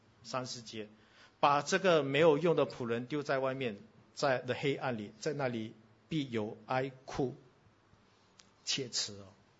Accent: Singapore; 我们新加坡人都买保险的，对不对？

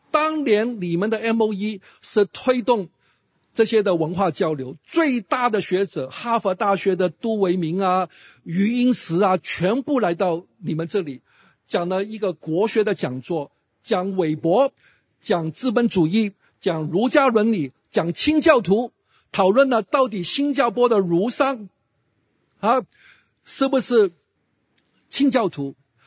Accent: Hong Kong; 我们香港人从来没有结婚的，我们一直都是同居的。

